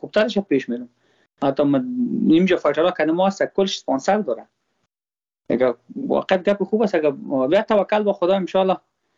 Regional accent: Afghanistan

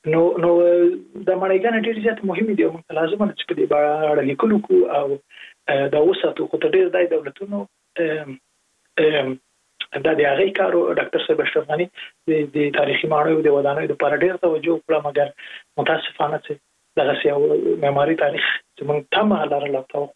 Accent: Jalalabad, Nangarhar, Afghanistan; زه په جلال آباد کې لوی سوی

